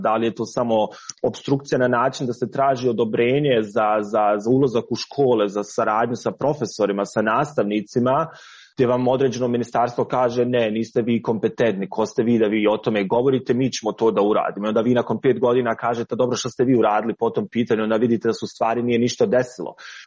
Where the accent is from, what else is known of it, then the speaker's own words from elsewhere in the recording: Bosnia & Herzegovina; to je bio moment kada sam se ja kao Bosanac i Hercegovac osjetio postiđenim.